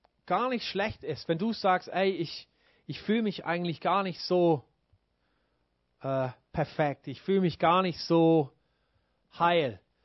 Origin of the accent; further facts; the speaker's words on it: Baden-Württemberg, Germany; Also wir kommen alle so aus Baden-Württemberg, mehr oder weniger.